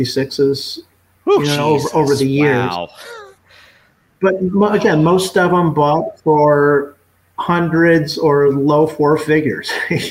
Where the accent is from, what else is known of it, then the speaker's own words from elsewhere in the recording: Akron, Ohio, United States; I grew up in Akron and it was basically hot rodders and, you know, basically big American muscle cars when I was growing up.